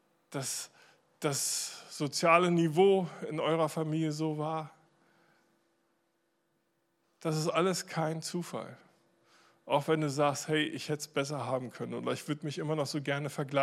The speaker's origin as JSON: {"language": "German", "region": "Berlin", "country": "Germany", "said": "Und jetzt komme ich hier aus Berlin"}